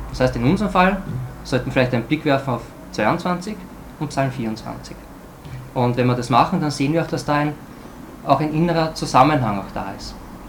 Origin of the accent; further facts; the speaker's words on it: Burgenland, Austria; Also, als Burgenländer ist mir das einfach viel zu grau, die Menschen sind oft schlecht aufgelegt